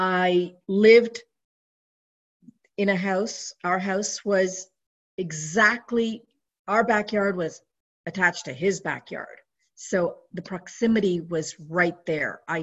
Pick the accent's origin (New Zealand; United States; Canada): Canada; I preferred English because I was brought up in Canada and my English was way better than Punjabi.